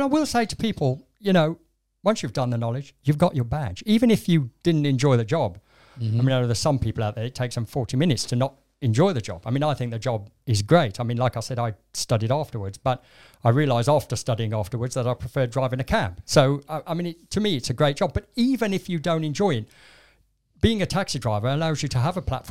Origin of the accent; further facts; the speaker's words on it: West Midlands, United Kingdom; born there; now in London, United Kingdom; In the Midlands. I was born in the Black Country.